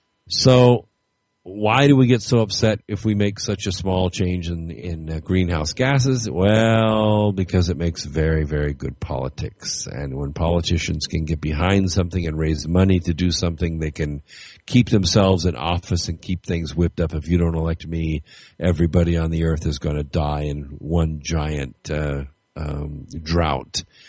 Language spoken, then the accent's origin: English; Scotland, United Kingdom; I'm Scottish, and I'm used to Scottish summers, which are in the range of 55 to 60 degrees.